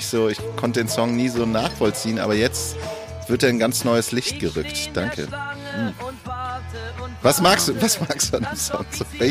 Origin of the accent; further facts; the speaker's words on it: eastern Germany, Germany; Ich komme aus dem Osten, Alter.